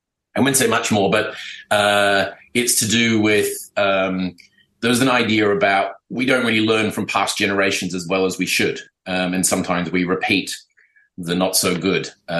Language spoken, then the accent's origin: English; Bethells Beach, Auckland, New Zealand; I grew up on Bethel's Beach, so we were out there climbing around the hills and found the cottages up there